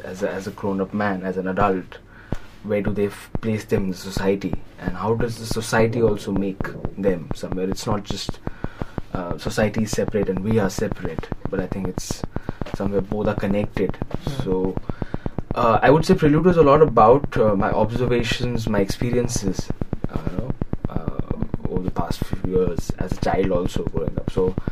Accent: Vadodara, Gujarat, India; and where I grew up in Baroda

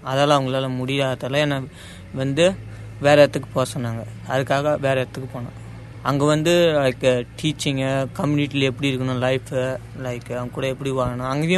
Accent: Koozhapalayam, Tamil Nadu, India; born there; நான் வந்து கூழாப்பாளையத்திலிருந்து கூழாப்பாளையத்தில் பிறந்தேன்.

